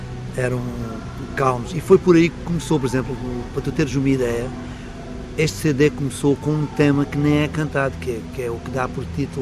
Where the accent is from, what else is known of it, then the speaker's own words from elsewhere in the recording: Algarve, Portugal; eu consegui ver o mar, o sítio quase onde nasci, onde brincava, lá na Praia da Armação do Barril.